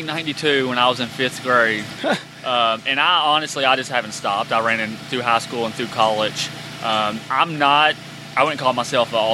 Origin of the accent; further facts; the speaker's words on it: Shelbyville, United States; I live in Shelbyville currently, and I grew up in Shelbyville.